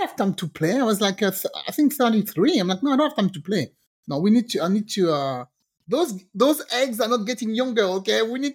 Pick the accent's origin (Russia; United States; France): France; born there; English is a second language; So the thing with Pascal and I, he was born in the Caribbean, I was born in France.